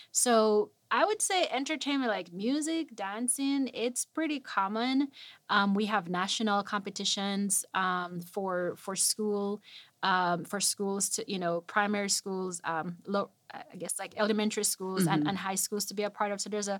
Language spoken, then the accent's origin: English; Jamaica; I've been singing for, I would say, a lot of my life growing up in Jamaica.